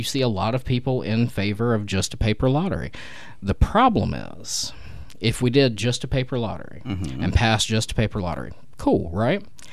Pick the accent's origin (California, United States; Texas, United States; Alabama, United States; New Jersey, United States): Alabama, United States; Opelika; I grew up in Opelika. We're right there next to Georgia.